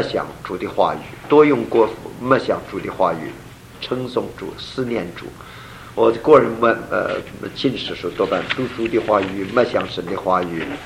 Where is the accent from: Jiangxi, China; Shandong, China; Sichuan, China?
Shandong, China; accent: Shandong; 这是我们山东话，北方话啊。